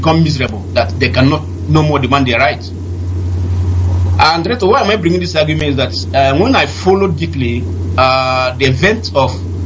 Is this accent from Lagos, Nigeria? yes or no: no; Umuaka, Imo, Nigeria; now in Moscow, Russia; I'm from Umuaka, Biafra land.